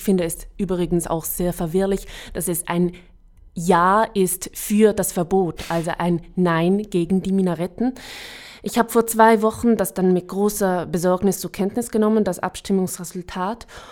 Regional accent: Switzerland; Ich bin Schweizerin und finde, dass mein Land damit in ein falsches Licht gerückt wird.

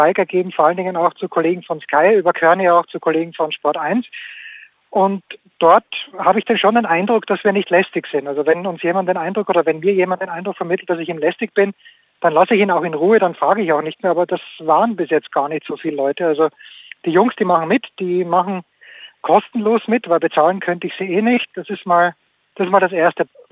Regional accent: Austria; Ich bin ein Österreicher, wir haben mit Fußball jetzt nicht so wahnsinnig viel zu tun.

